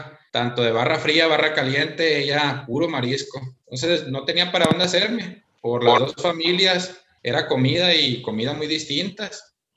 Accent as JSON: {"language": "Spanish", "town": "Los Mochis", "region": "Sinaloa", "country": "Mexico", "tie": "born or raised there", "said": "Sí, soy de Los Mochis, Sinaloa."}